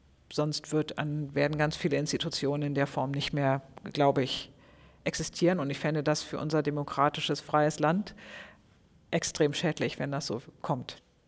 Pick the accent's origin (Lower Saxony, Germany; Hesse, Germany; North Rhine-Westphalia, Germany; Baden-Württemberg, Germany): North Rhine-Westphalia, Germany; bei uns im Ruhrgebiet, oder da komme ich ja her